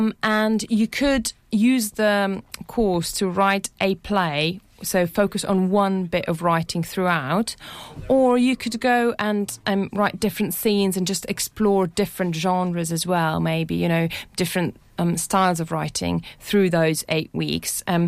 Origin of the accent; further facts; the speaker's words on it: Slovenia; I come from Slovenia. That's my country of origin.